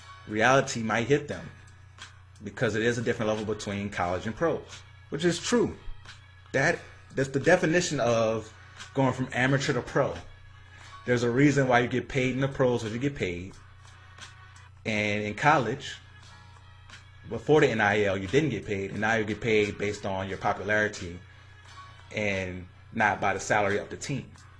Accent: Louisiana, United States; now in Arizona, United States; I'm an LSU fan because I'm from Louisiana.

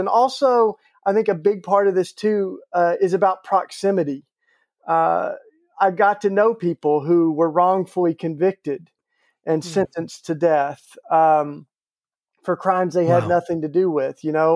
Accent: Tennessee, United States; and I grew up in East Tennessee.

